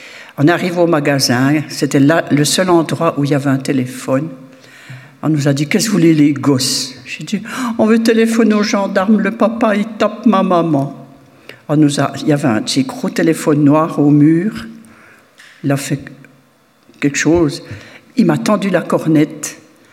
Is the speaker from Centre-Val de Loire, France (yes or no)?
no; Grand Est, France; born there; Je suis née dans les Vosges, en France, le 22 octobre 45.